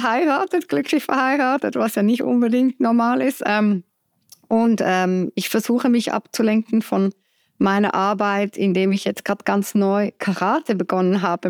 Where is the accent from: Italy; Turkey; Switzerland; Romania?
Switzerland; Zurich; also born or lived in Burundi / Chile / United States; Ich bin aus Zürich, bin auch in Zürich geboren. Doch aber ziemlich viel rumgereist. Ich habe mal in Burundi in Afrika gelebt, mal in Chile, in Südamerika und auch in den USA. Von dem her, ich spreche selbst 4 Sprachen.